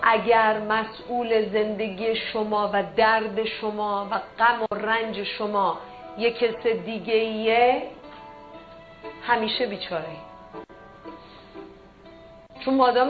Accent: Iran; حالا یا ما ایرانی هستیم اونجا بهانمون ایرانه، بعد میایم اینجا که دیگه حالا بهانه نداریم، بعد یهو ایرانی میشیم

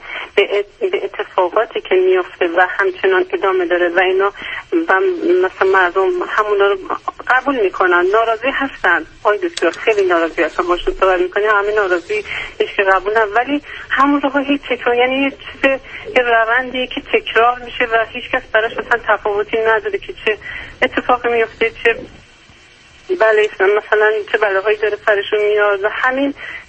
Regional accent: Iran; moved away as an adult; ولی حالا من یک سال از ایران اومدم، من بیمارم، من اصلا دلم تنگ نمیشه

